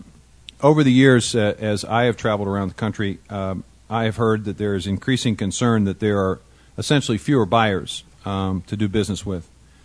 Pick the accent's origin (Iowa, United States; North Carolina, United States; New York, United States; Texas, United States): Iowa, United States; Chris Peterson is from my home state, family farmer since 1974 near Clear Lake, Iowa